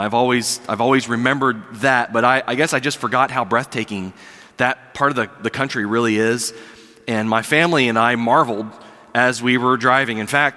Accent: Columbus, Ohio, United States; also born or lived in Loudoun County, Virginia; I was born in Columbus, Ohio, and we call Ohio home, but many of you don't know that from about age 2 to about age 9, my family lived in Northern Virginia up there in Loudoun County

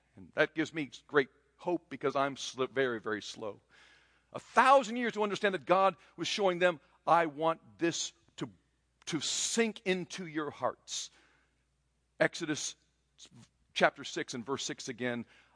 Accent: Taiwan; When I was growing up in Taiwan, I got to be really good friends with cockroaches.

